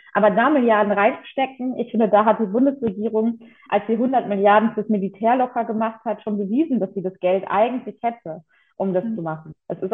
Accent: North Rhine-Westphalia, Germany; ich komme aus NRW.

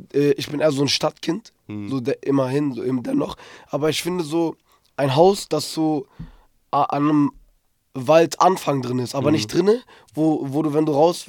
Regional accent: Ankara, Turkey; ich komme aus der Türkei und da gibt es sehr viele Regionen oder Gebiete, wo auch sehr viel Waldgebiet gibt und auch so sehr schöne Berge und alles. Ich weiß das zwar noch nicht, ich komme aus der Hauptstadt Ankara.

